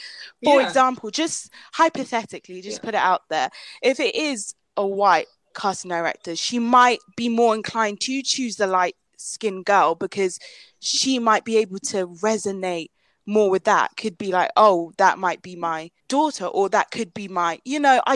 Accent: London, United Kingdom; I am from London

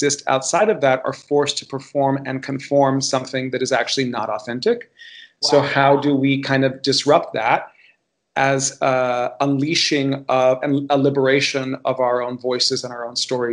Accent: Miami, Florida, United States; as a gay Cuban boy growing up in Miami, Florida, watching things like Flashdance and Break Into Electric Boogaloo and Fast Forward

